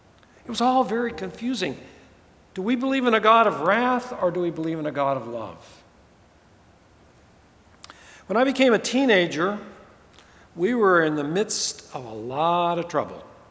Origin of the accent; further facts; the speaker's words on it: Tulsa, Oklahoma, United States; also born or lived in Guthrie; I was born in Guthrie, Oklahoma, a little town right in the middle of the state. But I grew up in the big city of Tulsa, which is in the northeastern part of the state